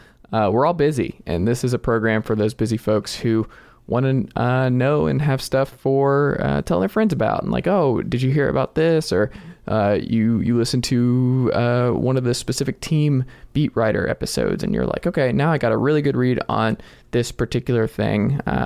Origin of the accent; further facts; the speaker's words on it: Stone Mountain, Georgia, United States; I am originally from Stone Mountain, Georgia, just outside of Atlanta